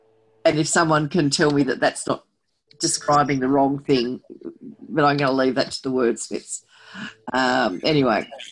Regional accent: Australia; Now, to me, as an Australian in a meeting, when I table something, we're putting it down in written form to be taken as read.

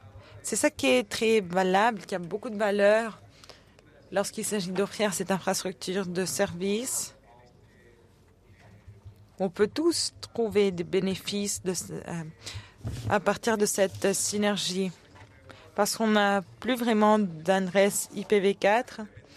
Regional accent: Cuba; Moi, je viens du Cuba.

